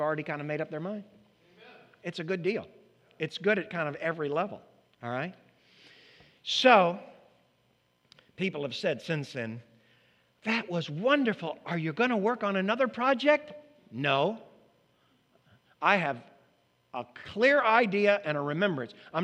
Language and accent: English; United States; because I'm an American, I said to myself